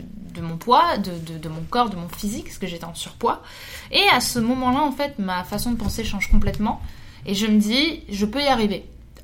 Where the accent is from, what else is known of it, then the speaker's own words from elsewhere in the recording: Paris, Île-de-France, France; Je suis parisienne